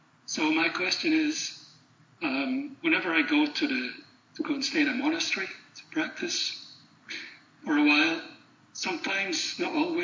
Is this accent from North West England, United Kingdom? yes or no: no; Glasgow, Scotland, United Kingdom; now in Switzerland; Well, originally from Scotland.